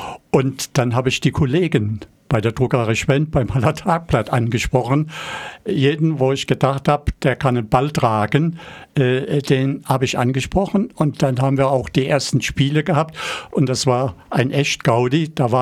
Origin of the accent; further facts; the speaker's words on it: Koblenz, Rhineland-Palatinate, Germany; Ich stamme ursprünglich aus Koblenz. Koblenz war eine große Garnisonsstadt, Amerikaner, Engländer, Franzosen.